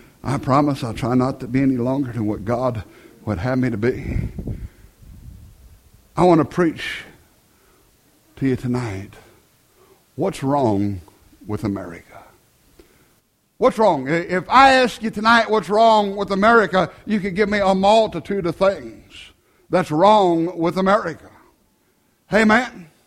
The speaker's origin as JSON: {"language": "English", "country": "United States", "tie": "born or raised there", "said": "I'm glad, though, that I am still an American. I'm glad that I've been privileged to be born here. I'm glad that I've grown up here"}